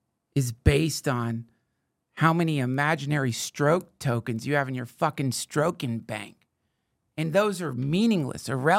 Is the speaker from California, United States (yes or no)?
no; North Carolina, United States; I don't know, that's growing up in North Carolina, but you know, I remember when people started calling magazines books.